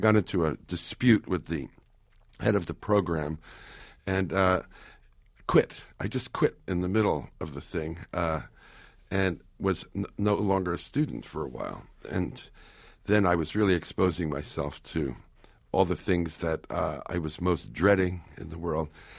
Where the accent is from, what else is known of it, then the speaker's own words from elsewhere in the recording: New Jersey, United States; I think growing up in the New Jersey suburbs, up to about the age of 12, 11 or 12, was a kind of paradise.